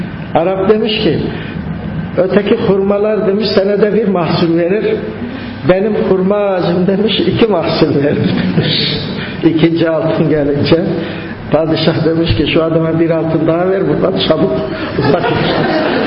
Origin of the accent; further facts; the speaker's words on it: Üsküdar, Istanbul, Turkey; Üsküdar'da ben, çocukluğum Üsküdar'da geçti. Yani çocukluğum demiş de lise yılları yani gençliğim.